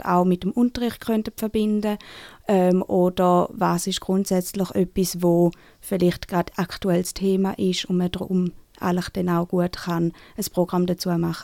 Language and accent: German; Thurgau, Switzerland; Ja, also ich bin aus dem Thurgau